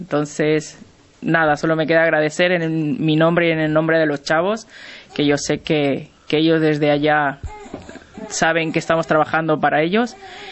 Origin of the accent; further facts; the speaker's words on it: Spain; la gachupina que me dicen, porque todos los españoles somos o gallegos o gachupines